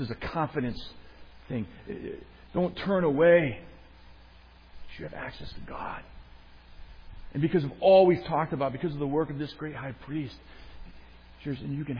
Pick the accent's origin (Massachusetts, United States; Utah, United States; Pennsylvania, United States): Massachusetts, United States; Boston; I grew up in the Larry Bird days in Massachusetts, in Boston.